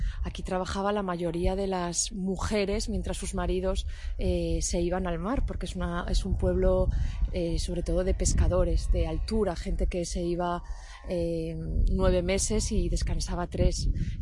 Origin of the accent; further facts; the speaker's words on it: Cangas, Galicia, Spain; en mi pueblo, que se llama Cangas, en la ría de Vigo.